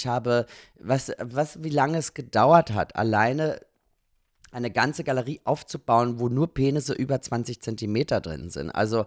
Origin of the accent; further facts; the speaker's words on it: Carinthia, Austria; Ich bin ja Kärntnerin